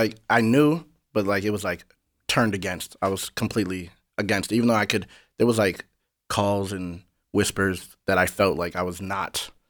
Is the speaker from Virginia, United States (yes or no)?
no; New Hampshire, United States; I'm from New Hampshire. It's like 95% white.